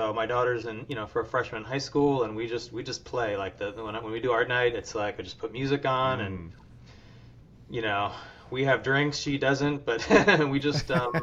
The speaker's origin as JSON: {"language": "English", "region": "Midwest", "country": "United States", "tie": "born or raised there", "said": "I grew up in the Midwest"}